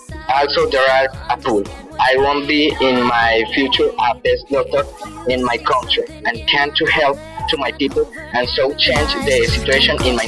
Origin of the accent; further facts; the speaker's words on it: Zipaquirá, Cundinamarca, Colombia; born there; English is a second language; now in Puente Nacional, Colombia; I am 15 years old. I was born in Zipaquirá, Colombia, but I live in Puente Nacional.